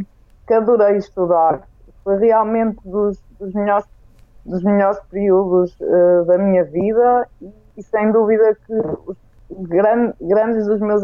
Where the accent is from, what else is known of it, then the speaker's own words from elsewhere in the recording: Espinho, Aveiro, Portugal; porque eu sou de Espinho, ou seja, para mim seria uma distância de 20 km diários de casa para a universidade